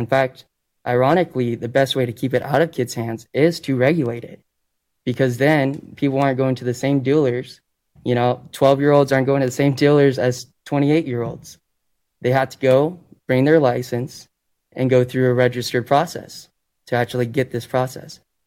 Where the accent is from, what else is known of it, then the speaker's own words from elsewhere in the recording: Meridian, United States; I grew up here in Meridian.